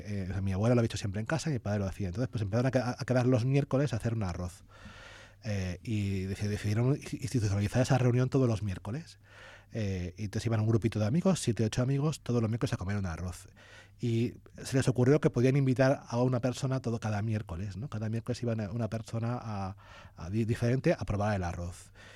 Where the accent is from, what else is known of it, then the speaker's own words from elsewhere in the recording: Elche, Valencian Community, Spain; Y yo digo, sí, soy de Elche.